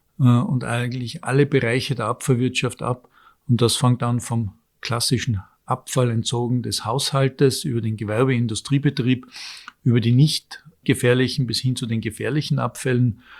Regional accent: Tyrol, Austria; als Tiroler damals gelesen.

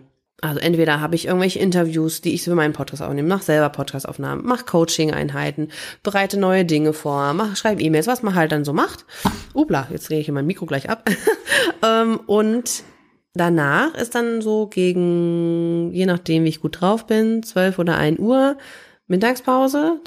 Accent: East Germany, Germany; Ich bin in der DDR groß geworden, beziehungsweise meine Eltern. Also ich war noch zu jung, um das zu verstehen. Also dann ist die Mauer schon gefallen

